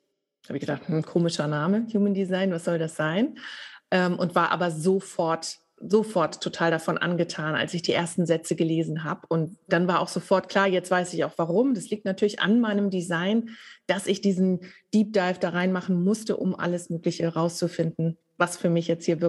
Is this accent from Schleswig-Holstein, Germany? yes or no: yes; Flensburg, Schleswig-Holstein, Germany; born there; now in Lüneburger Heide, Germany; Gut, also geboren bin ich in Flensburg.